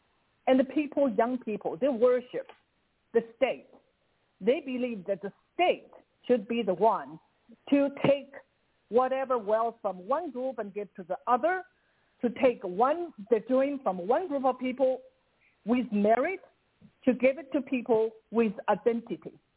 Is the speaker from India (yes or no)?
no; South China, China; now in United States; when I grew up in South China, we don't have rights